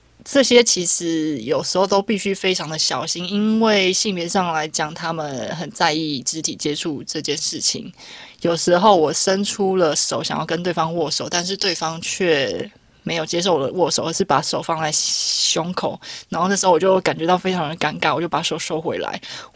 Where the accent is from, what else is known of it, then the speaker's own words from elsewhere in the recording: Taiwan; born there; 如果我今天不是生在台湾，我是生在这个地区的话，我会变成什么样子？